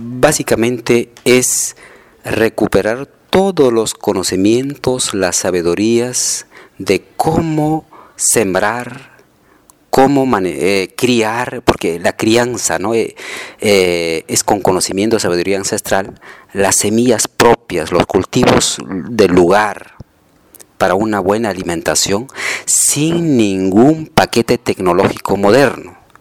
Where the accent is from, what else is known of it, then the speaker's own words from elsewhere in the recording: Ayacucho, Peru; soy de origen de Ayacucho. Vengo trabajando en Apurímac y Ayacucho